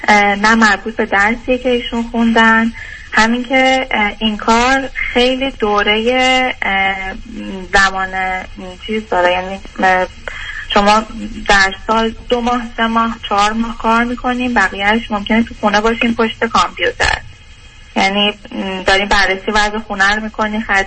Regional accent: Iran; moved away; ما از ایران در اومدیم

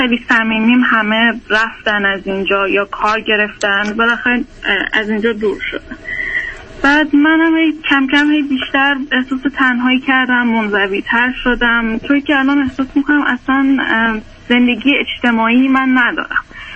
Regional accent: Iran; now in Canada; من یه 3 سال پیش حدودن از ایران خارج شدم و اومدم کانادا.

